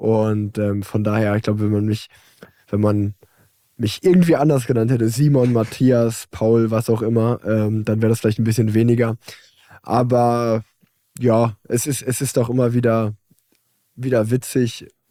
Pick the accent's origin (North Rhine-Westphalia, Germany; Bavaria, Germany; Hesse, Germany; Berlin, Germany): North Rhine-Westphalia, Germany; Unna; ich bin in Unna groß geworden, das ist so eine Kleinstadt in der Nähe von Dortmund